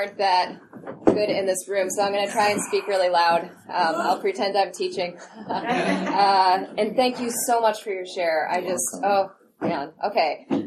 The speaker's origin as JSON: {"language": "English", "region": "New York", "country": "United States", "said": "let's see, I am from New York. My family is crazy, and I love them"}